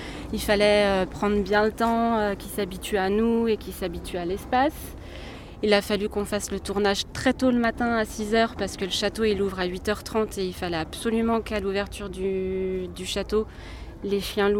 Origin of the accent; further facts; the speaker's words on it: Nantes, Pays de la Loire, France; J'ai 35 ans, je suis nantaise et j'aime beaucoup mon château.